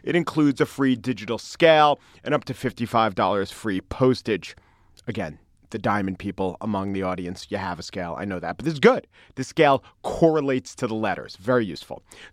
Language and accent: English; Long Island, New York, United States; I'm from Long Island.